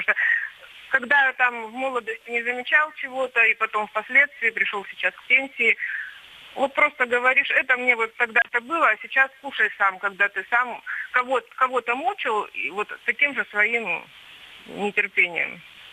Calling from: Yekaterinburg, Sverdlovsk Oblast, Russia; Я звоню вам из Екатеринбурга

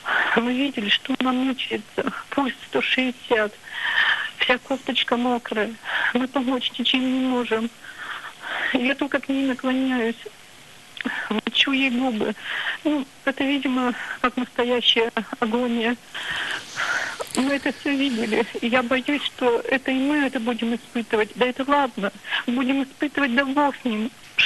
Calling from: Chelyabinsk Oblast, Russia; Я звоню из Челябинской области.

